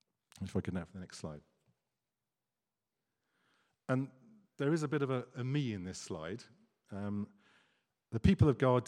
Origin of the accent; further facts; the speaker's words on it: England, United Kingdom; But I'm an Englishman. And there aren't many of us left, but, you know, I'm an Englishman.